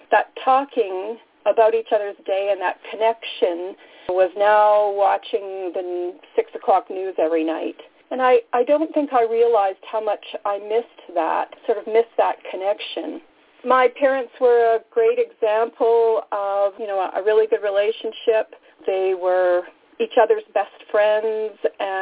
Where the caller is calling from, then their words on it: Calgary, Alberta, Canada; I'm a compulsive overeater. I'm region chair for Region 1, and I'm calling today from Calgary, Alberta, Canada.